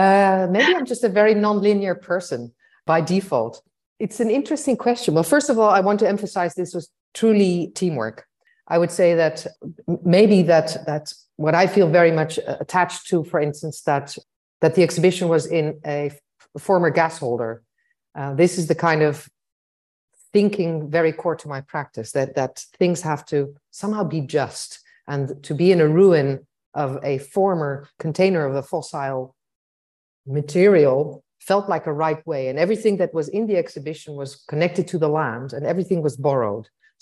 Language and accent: English; Baghdad, Baghdad Governorate, Iraq; also born or lived in Africa; I didn't grow up in the Netherlands. I grew up in Africa, in Baghdad later on.